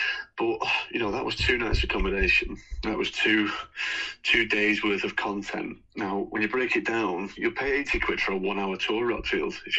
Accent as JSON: {"language": "English", "town": "Manchester", "region": "North West England", "country": "United Kingdom", "said": "Because obviously I'm from Manchester"}